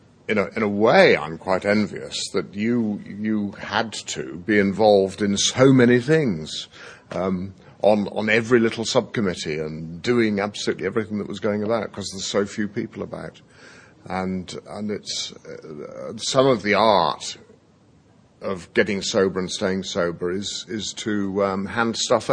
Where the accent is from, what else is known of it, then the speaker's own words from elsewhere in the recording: Bristol, South West England, United Kingdom; I'm an alcoholic. I'm from Bristol in England.